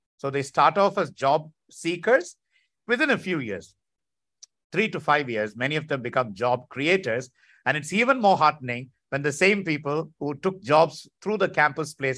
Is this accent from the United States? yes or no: no; India; I might live in Dubai or you might live in London, but at root, at heart, we are Indian.